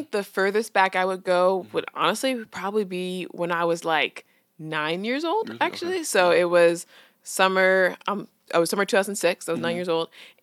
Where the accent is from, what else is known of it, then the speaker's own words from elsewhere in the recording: New York, United States; now in Washington, D.C., United States; I'm originally from New York.